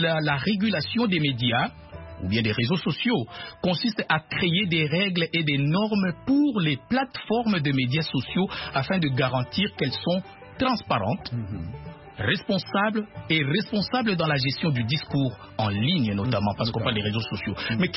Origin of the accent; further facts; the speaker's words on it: DR Congo; je viens de la République démocratique du Congo, je vous ai dit